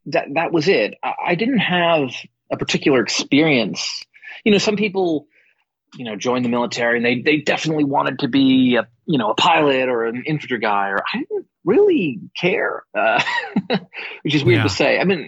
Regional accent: White Plains, New York, United States; Yeah, White Plains, New York is where I grew up.

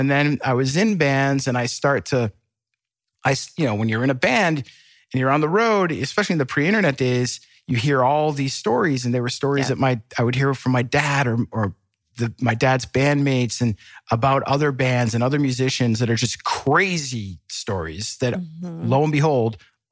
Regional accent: Boston, Massachusetts, United States; I'm from Boston, New England. Like everyone gives everyone shit.

